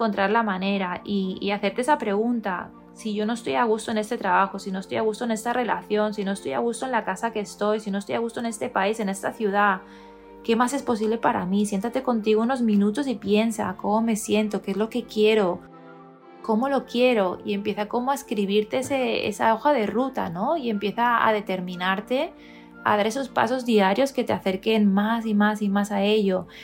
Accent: Barcelona, Catalonia, Spain; lo hemos dado aquí en Barcelona, que es mi ciudad natal

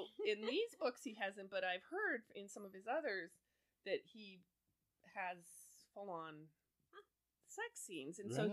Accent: Midwest, United States; So, I grew up in the Midwest.

